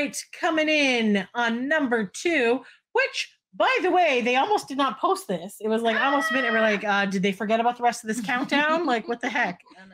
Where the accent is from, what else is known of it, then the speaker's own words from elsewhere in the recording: Canada; We're Canadian, so this was MTV.